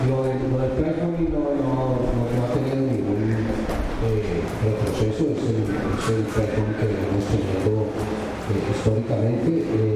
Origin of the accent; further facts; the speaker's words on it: Mexico; para que seamos siempre los que ponemos la pauta como mexicanos, como anfitriones que somos